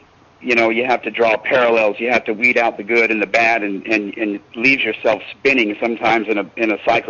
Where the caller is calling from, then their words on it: Lake Havasu City, Arizona, United States; And I am calling from Lake Havasu City, Arizona.